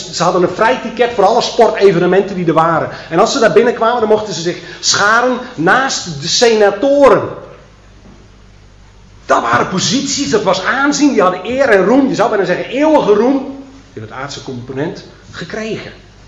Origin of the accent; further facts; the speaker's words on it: Flanders, Belgium; Dus dan weet ik als Vlaming meer dan jullie.